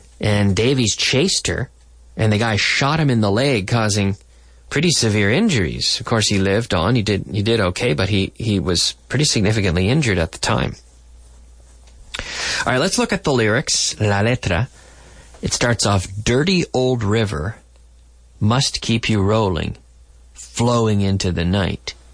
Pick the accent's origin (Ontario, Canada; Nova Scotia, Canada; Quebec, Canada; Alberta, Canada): Nova Scotia, Canada; Liverpool; Now, my hometown is called Liverpool, where I am right now. I'm in Liverpool, but Liverpool, Canada. And I'm recording today's show from Liverpool, Canada, my hometown. I grew up here.